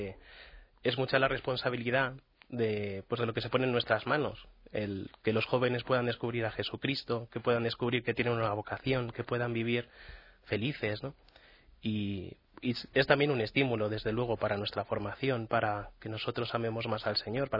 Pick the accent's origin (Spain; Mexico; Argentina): Spain; Humanes de Madrid, Community of Madrid; tengo 23 años, estoy en el último curso del seminario, en sexto. Soy de Humanes de Madrid